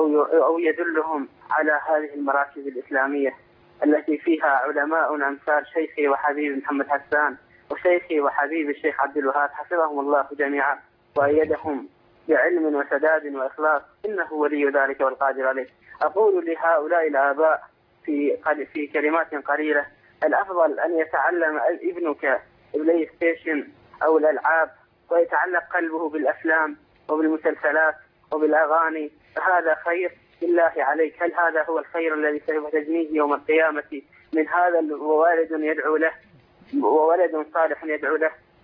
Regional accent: Iraq; من العراق

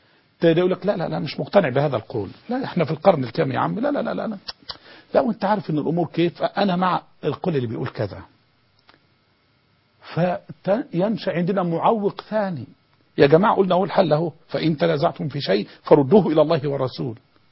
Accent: Egypt; ولذلك أنا ما بنظر حتى للبيئة عندنا في مصر، لا أراها بيئة مستوية على الإطلاق

